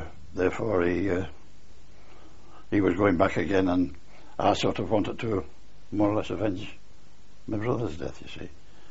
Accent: Sheffield, Yorkshire and the Humber, United Kingdom; born there; I was born in Broomhill, Sheffield.

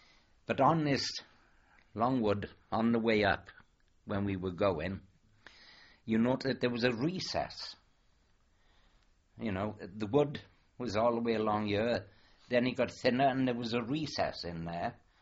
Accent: United Kingdom; I said, for Christ's sake, don't shoot. I said, I'm British.

